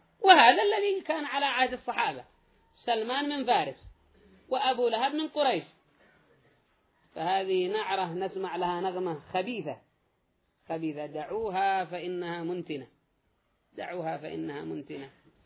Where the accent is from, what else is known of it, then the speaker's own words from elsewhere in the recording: Yemen; والشمال والجنوب جهة تسمى جنوب وجهة تسمى شمال، وكلنا من أهل اليمن